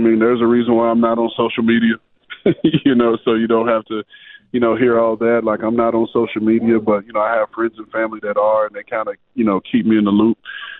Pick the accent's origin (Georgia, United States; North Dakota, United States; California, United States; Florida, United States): Florida, United States; Key West; But growing up in Key West was awesome. I tell anybody, if you've ever been to the Bahamas, it's the Bahamas stateside.